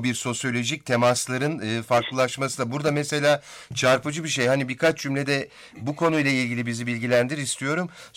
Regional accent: Susurluk, Balıkesir, Turkey; Biz de çocukluğumuz, gençliğimiz Susurluk'ta geçti.

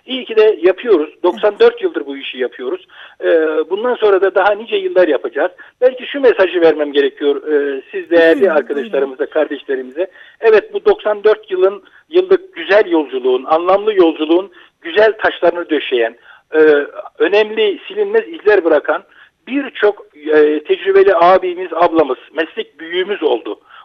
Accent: Tarsus, Mersin, Turkey; ben kendi memleketimde söyleyeyim, Tarsusluyum. Ama Almanya'da çalışıyorum. Doğduğum yerdeyim yani, doğduğum yerde evet.

